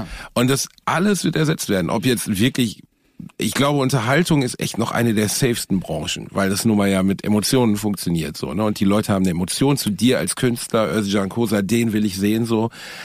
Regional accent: Gelsenkirchen, North Rhine-Westphalia, Germany; ein Reisebüro in Gelsenkirchen-Rotthausen, wo ich herkomme.

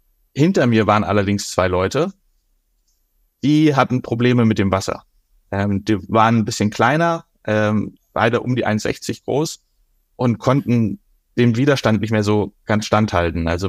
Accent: Bavaria, Germany; ich bin an der Isar aufgewachsen in Oberbayern

